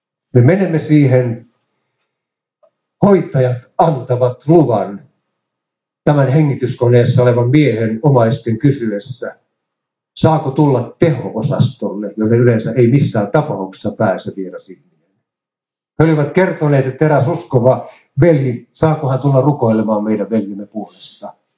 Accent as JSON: {"language": "Finnish", "town": "Ylistaro", "region": "South Ostrobothnia", "country": "Finland", "tie": "born there", "said": "minun synnyin paikkakunnallani Ylistarossa"}